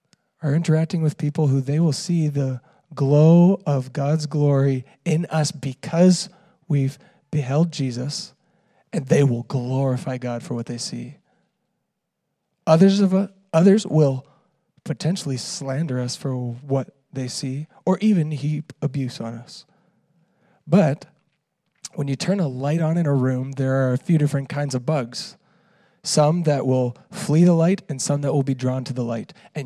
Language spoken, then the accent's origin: English; Canada; accent: Canadian; now in United States; Being in the Midwest, my Canadian accent has faded, and by association, I have now started to get a more subtle Midwestern accent.